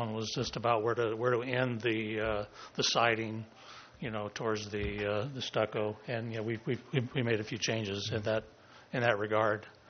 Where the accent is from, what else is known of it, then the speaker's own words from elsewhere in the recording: Pasadena, California, United States; I grew up in Pasadena, so, it's pretty hard to.